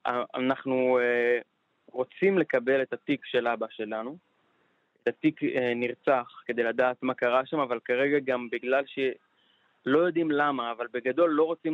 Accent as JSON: {"language": "Hebrew", "town": "Be'eri", "region": "Southern District", "country": "Israel", "said": "קיבוץ בערי. אני מקיבוץ בערי."}